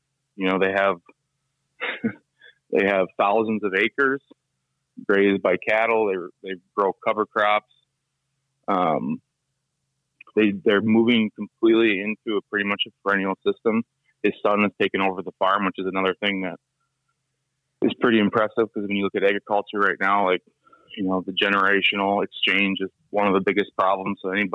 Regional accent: Wisconsin, United States; I grew up in Wisconsin.

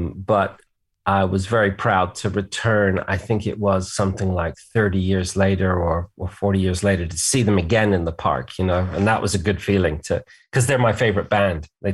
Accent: England, United Kingdom; So I grew up in England and it was interesting to see England through kind of like my parents' American eyes

